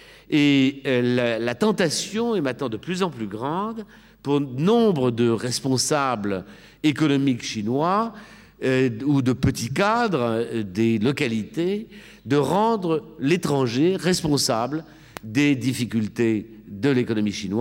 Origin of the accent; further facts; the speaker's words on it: Lyon, Auvergne-Rhône-Alpes, France; moi je suis lyonnais